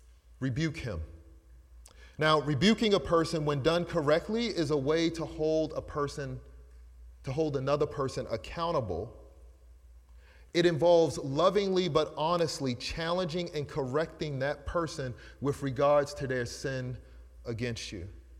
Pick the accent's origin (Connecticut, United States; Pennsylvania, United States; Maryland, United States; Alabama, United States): Maryland, United States; Baltimore; It's funny, now I'm just thinking of growing up in Baltimore